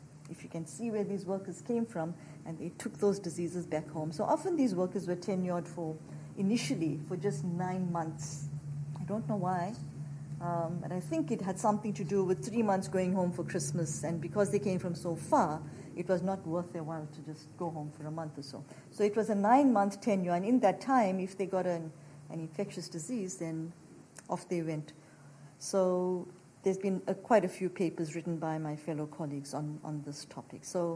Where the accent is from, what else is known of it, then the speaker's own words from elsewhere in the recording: Durban, KwaZulu-Natal, South Africa; also born or lived in Johannesburg; So I come all the way from Johannesburg, It's where I studied, where I worked, but I actually grew up along the coast in a little town called Durban.